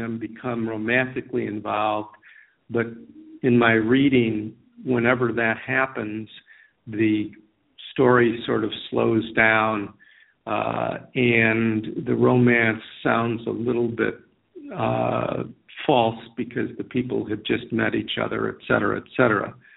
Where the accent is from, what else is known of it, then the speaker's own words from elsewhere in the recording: Midwest, United States; I'm a Midwesterner.